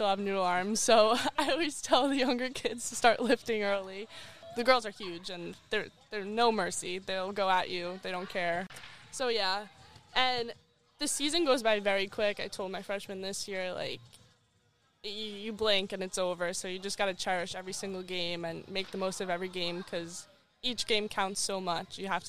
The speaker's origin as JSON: {"language": "English", "town": "Farmingdale", "region": "New York", "country": "United States", "said": "so I'm from Farmingdale, so our rivals are Massapequa."}